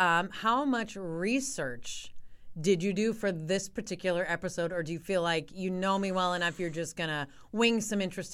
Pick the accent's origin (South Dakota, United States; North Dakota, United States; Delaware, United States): North Dakota, United States; Minot; So even while I was growing up in Minot, even after we moved there at age six, we would go to Langdon